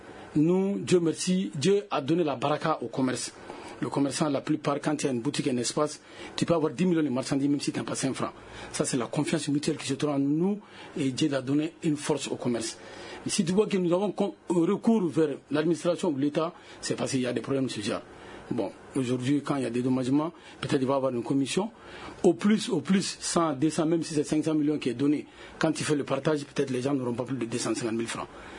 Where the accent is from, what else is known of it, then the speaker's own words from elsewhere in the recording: Mali; nous sommes tous des Maliens.